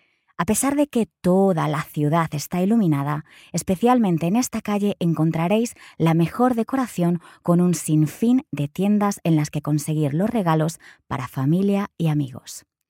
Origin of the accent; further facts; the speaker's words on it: Madrid, Community of Madrid, Spain; Como sabéis, soy de Madrid, así que hoy vamos a hablar de cómo es la Navidad en mi ciudad.